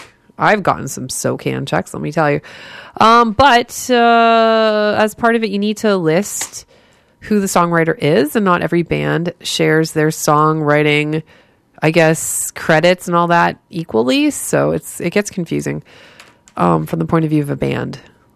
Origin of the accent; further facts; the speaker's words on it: Windsor, Ontario, Canada; it's not far from my hometown of Windsor, Ontario. And now my dad actually is from that area